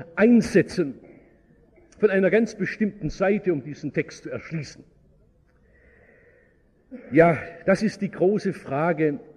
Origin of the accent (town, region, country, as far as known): Baden-Württemberg, Germany